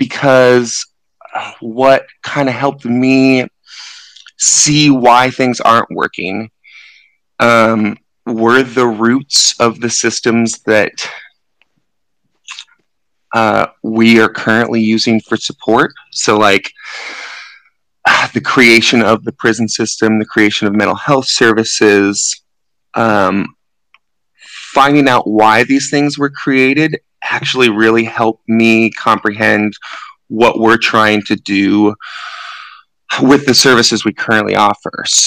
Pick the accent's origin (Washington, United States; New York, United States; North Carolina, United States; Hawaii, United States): Washington, United States; Seattle; now in Bellingham, United States; I am from West Seattle, but I currently live in Bellingham because I'm going to school at a college called Fairhaven